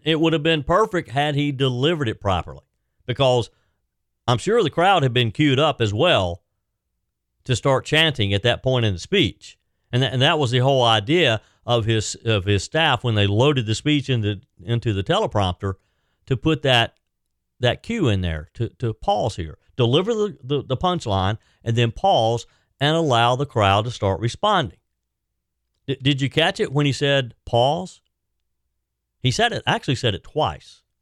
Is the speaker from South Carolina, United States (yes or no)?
yes; South Carolina, United States; are they about to become unionized in my home state of South Carolina?